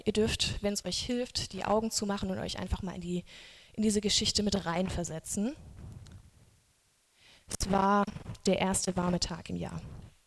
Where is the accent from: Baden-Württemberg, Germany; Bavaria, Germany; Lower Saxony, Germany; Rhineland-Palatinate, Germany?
Baden-Württemberg, Germany; Pforzheim; Ich bin 28 und ich komme aus Pforzheim, wie Karen schon gesagt hat. Ich gehe dort in die also die Christusgemeinde Pforzheim.